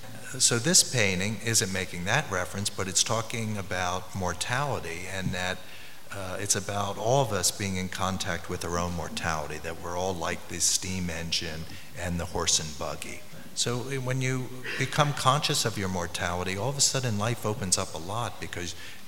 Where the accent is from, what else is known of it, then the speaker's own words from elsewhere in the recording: Pennsylvania, United States; I grew up in Pennsylvania, Dutch, kind of a German area.